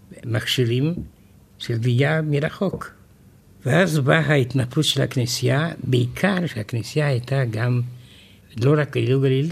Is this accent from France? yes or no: yes; France; אני גדלתי בצרפת